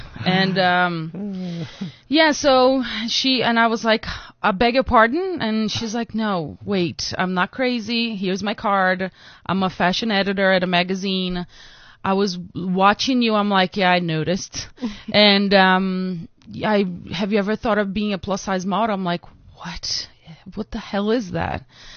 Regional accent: Amazon, Brazil; also born or lived in Rio de Janeiro; Well, I moved, like I was saying, I was born in Rio, but I grew up in the Amazon.

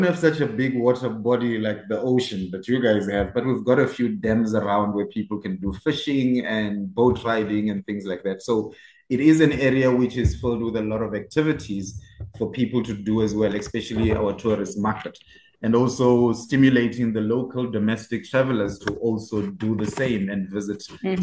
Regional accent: Limpopo, South Africa; also born or lived in Cape Town; originally from Limpopo in the Vembe district, born and bred in the Venda area. So currently I reside in a town called Lüderhard. Have been here since, sure, forever.

